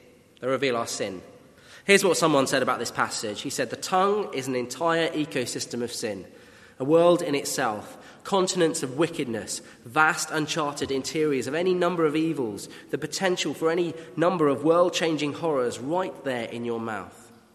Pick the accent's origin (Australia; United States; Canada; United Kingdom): United Kingdom; Wales; I'm Welsh, but I doubt any of you would have picked that up if you'd spoken to me beforehand. And that's because I've basically lost my accent.